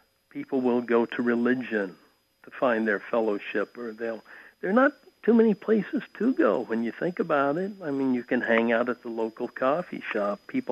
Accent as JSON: {"language": "English", "region": "Oregon", "country": "United States", "also_born_or_lived": "Northern California / New York", "said": "even though I'm from Oregon and spent many years in Northern California and New York and other places that are much cooler and much moister"}